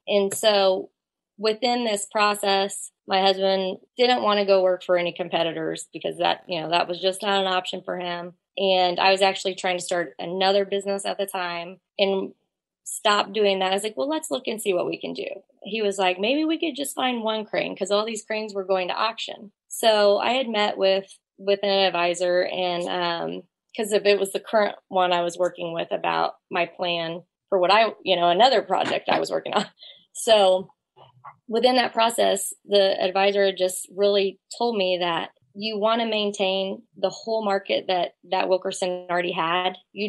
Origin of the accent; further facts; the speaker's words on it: Kansas City, United States; Thank you for having me on. I grew up right here in the Kansas City area and actually have been here. I went away to college for just a little bit and then ended up moving back here.